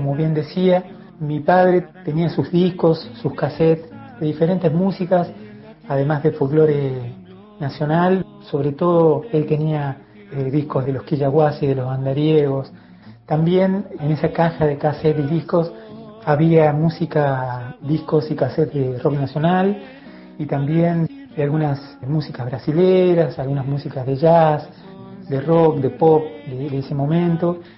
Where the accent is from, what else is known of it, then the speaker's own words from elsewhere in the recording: Concarán, San Luis, Argentina; Mi pueblo Concarán fue un pueblo tranquilo, con una infancia de mucha bicicleta, de la escuela al club o al campo a jugar todo el día